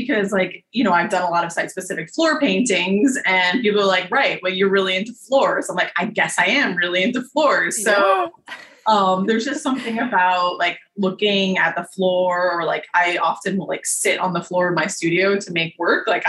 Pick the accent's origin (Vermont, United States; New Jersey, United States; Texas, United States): Vermont, United States; Newbury; born there; I was born in Newbury, Vermont, and I was actually born on the kitchen floor of a Victorian house.